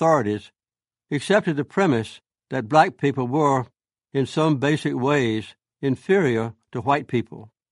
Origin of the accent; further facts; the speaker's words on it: Deep South, United States; I saw the ravages of racial prejudice as I grew up in the Deep South